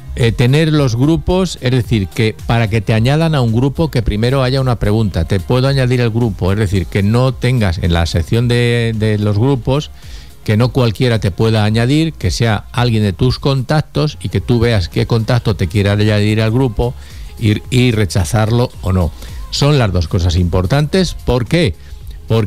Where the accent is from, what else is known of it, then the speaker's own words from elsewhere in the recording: Albacete, Castilla-La Mancha, Spain; somos murcianos porque fueron conquistados por los murcianos. Los reconquistamos los manchegos.